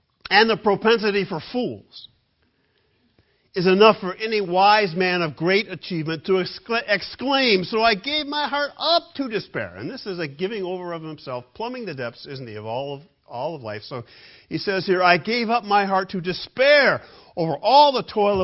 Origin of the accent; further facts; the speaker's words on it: Michigan, United States; When I lived in Michigan, I grew up in Michigan, I've been to Hell.